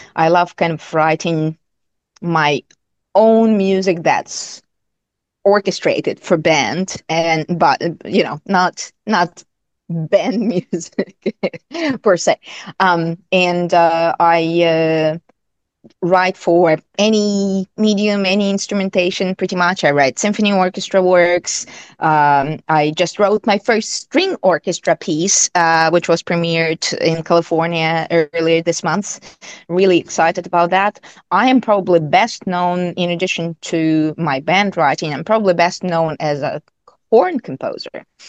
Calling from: Brisbane, Queensland, Australia; Yeah, so I'm joining from Brisbane, Australia. It's already future here, and it will always be.

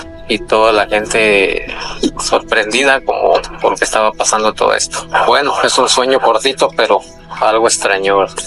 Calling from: Nayarit, Mexico; Los saludo desde el estado de Nayarit.

